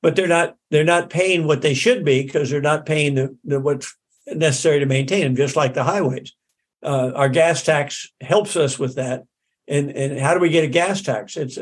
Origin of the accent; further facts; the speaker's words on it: Arkansas, United States; And I grew up in the Little Rock District when my father was building the dams in North Arkansas, in southern Missouri.